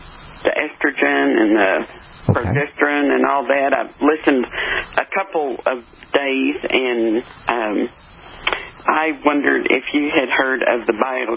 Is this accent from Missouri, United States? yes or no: no; Texas, United States; I'm up from Texas and do that.